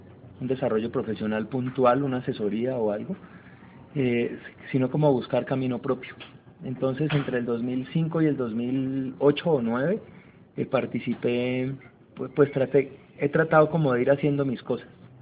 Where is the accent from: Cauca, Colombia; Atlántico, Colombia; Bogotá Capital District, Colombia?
Cauca, Colombia; Popayán; also born or lived in Manizales; de Popayán, Cauca, Colombia. Estudié economía y filosofía y letras, ambas en Manizales, donde viví casi 14 años y después regresé a Popayán